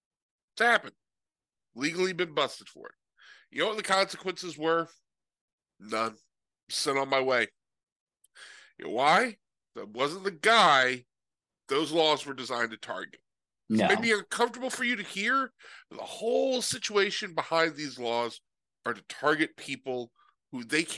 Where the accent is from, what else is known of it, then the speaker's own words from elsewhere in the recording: California, United States; I come from California.